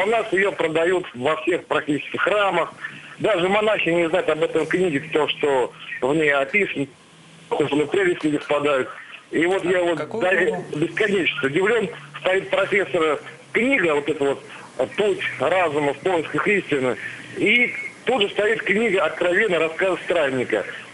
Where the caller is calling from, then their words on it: Lipetsk, Lipetsk Oblast, Russia; Я из Липецка звоню.